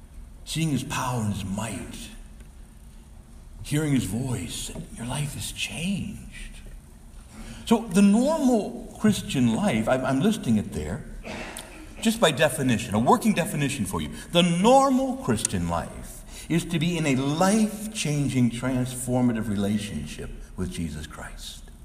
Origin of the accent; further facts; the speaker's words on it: Chicago, Illinois, United States; at least in suburbia where I was growing up in Chicago, and we were there in North Chicago